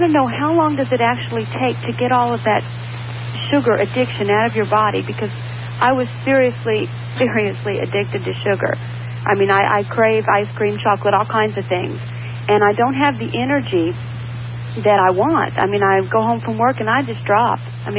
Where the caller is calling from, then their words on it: Tampa, Florida, United States; I'm calling from Tampa